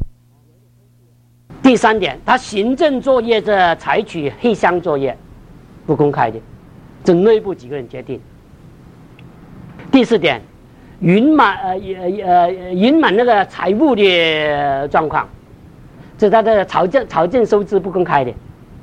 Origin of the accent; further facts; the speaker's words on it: China; born there; 我在中国大陆出生，我在中国受过教育